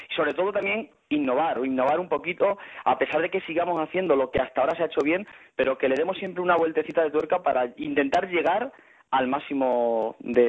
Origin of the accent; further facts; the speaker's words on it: Madrid, Community of Madrid, Spain; Y ya con 18 años, pues regresé a mi tierra, porque aunque yo soy de Madrid, yo siempre me he considerado extremeño.